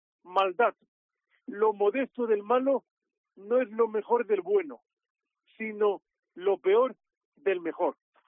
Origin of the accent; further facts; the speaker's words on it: Alcantarilla, Region of Murcia, Spain; Soy invidente, soy ciego y soy de Alcantarilla.